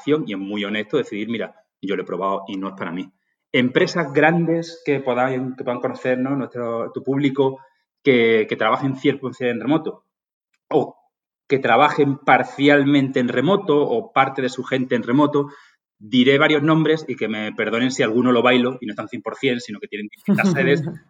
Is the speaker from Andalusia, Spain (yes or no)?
yes; Málaga, Andalusia, Spain; Me ponían gente de alrededor de mi pueblo, yo soy de Málaga. Yo estaba en Madrid